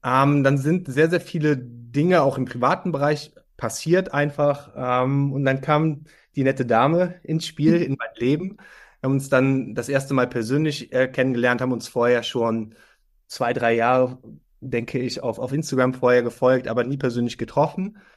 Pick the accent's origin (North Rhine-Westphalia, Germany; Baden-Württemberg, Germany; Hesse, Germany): North Rhine-Westphalia, Germany; born there; ich komme gebürtig aus dem Dorf in der Nähe von Köln